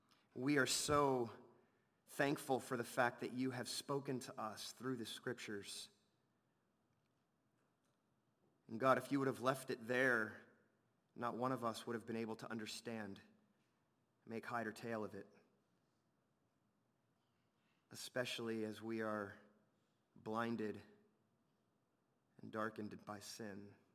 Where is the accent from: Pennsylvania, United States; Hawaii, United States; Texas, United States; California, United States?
Pennsylvania, United States; Allentown; But as I was growing up in Allentown, Pennsylvania, I used to attend this church called Grace